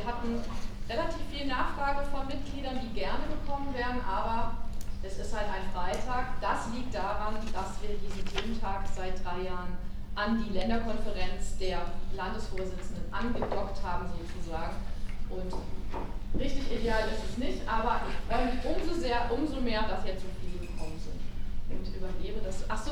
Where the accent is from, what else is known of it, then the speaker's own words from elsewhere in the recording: Cologne, North Rhine-Westphalia, Germany; aus meiner alten Heimat ungefähr da ist, Bonn, ich komme aus Köln.